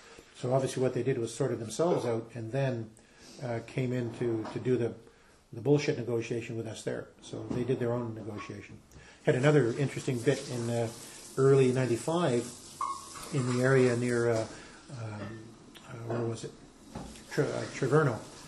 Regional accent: Canada; just to get the basic necessities as a Canadian that I needed.

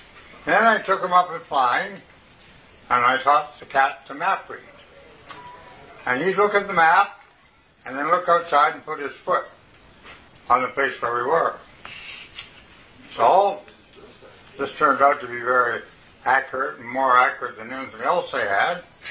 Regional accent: British Columbia, Canada; I'm British Columbian, and they got cougars here.

